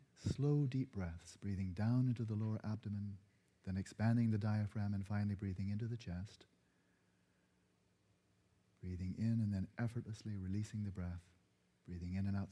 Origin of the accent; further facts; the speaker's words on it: California, United States; a continuation of questions that I was struggling with as a youth growing up in Southern California through my teens.